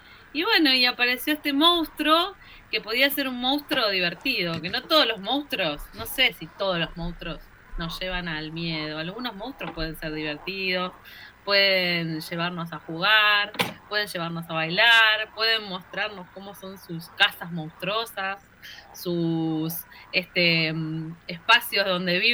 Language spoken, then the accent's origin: Spanish; Santa Fe, Argentina; Santa Fe. Bien. Somos de Santa Fe.